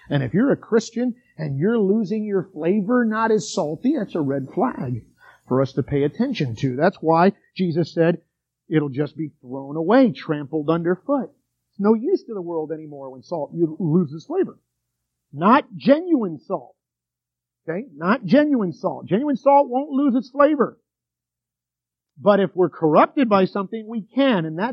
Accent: New York City, New York, United States; born there; as a New Yorker by birth, I can tell you, you can't really eat a good big pretzel without salt.

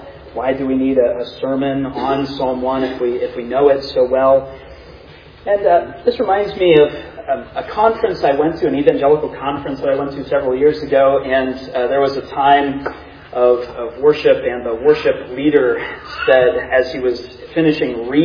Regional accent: Pittsburgh, Pennsylvania, United States; It has been a blessing to reacclimate to the Pittsburgh area, born and raised in Pittsburgh, and to be back here and to be among all of you

